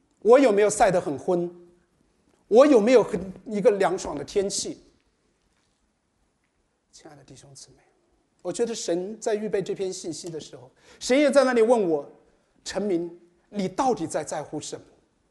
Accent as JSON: {"language": "Chinese", "town": "Melbourne", "region": "Victoria", "country": "Australia", "said": "我来自墨尔本，我们在澳洲的时候，夏天常常会经历到"}